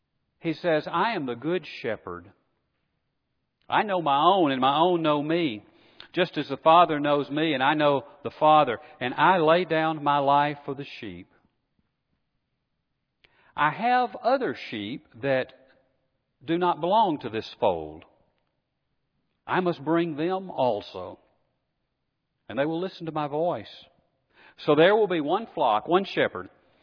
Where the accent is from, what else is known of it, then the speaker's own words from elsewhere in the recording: Alabama, United States; We people who were raised in Alabama are grateful for folks like some of you who spent your time growing up in Minnesota or Michigan or Kansas or Ohio.